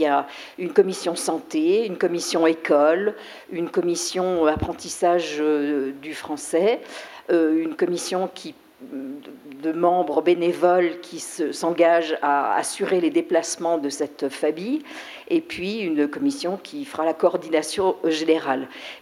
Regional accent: Bordeaux, Nouvelle-Aquitaine, France; Donc je viens de Bordeaux

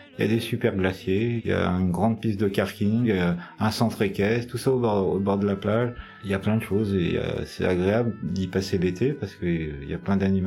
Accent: Normandy, France; puisque je suis normand, et puis ma famille est là-bas, enfin une partie de ma famille.

